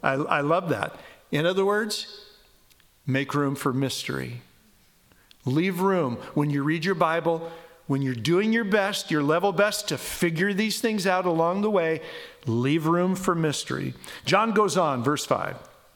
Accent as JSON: {"language": "English", "region": "Midwest", "country": "United States", "tie": "born or raised there", "said": "growing up in the Midwest of America, you know, I spent a lot of summer nights listening to thunder"}